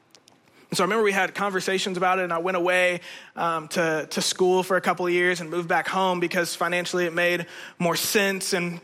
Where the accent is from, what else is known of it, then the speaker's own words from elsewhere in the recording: Indiana, United States; To be more specific, I'm from Indiana. I had a mom, a dad, three older brothers, and a younger sister.